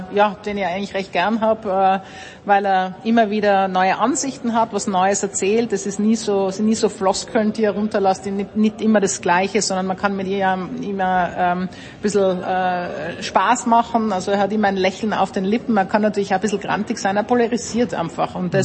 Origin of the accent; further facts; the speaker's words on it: Austria; ich als Österreicherin